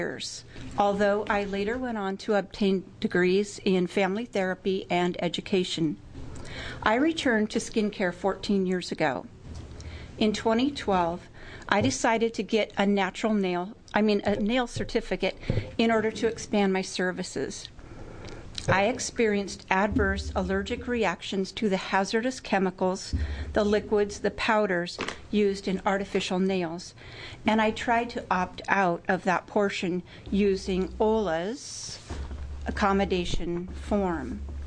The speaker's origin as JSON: {"language": "English", "town": "Eugene", "region": "Oregon", "country": "United States", "said": "Good afternoon. … I'm from Eugene"}